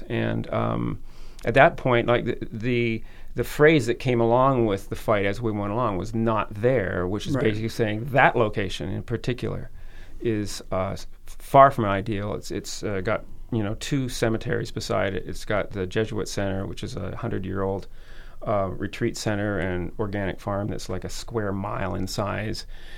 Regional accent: St. Catharines, Ontario, Canada; now in Guelph, Canada; Well, I grew up in St. Catharines

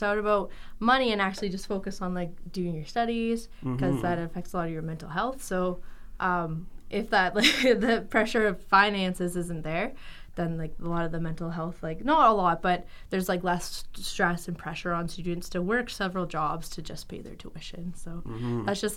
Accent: Walkerton, Ontario, Canada; I'm from I'm from Walkerton, Ontario. So we're from I'm from a fairly small town, but like big enough at the same time.

